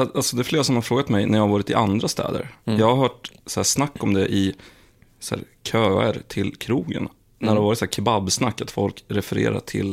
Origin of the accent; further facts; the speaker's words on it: Eskilstuna, Södermanland, Sweden; also born or lived in Malmö; jag är inte född i Eskilstuna ursprungligen. Jag är faktiskt född i Malmö.